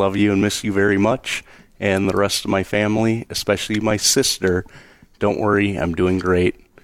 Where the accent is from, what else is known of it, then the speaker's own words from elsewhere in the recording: Burnsville, Minnesota, United States; now in Prior Lake, United States; Oh, yeah. I grew up in Burnsville, and I currently live in Prior Lake.